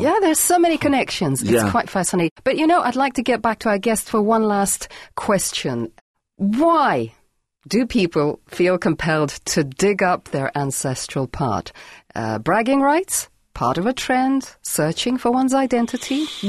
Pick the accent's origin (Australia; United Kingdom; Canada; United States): United Kingdom; England; born there; Because I was born in England. We lived in different countries because my father worked in different countries.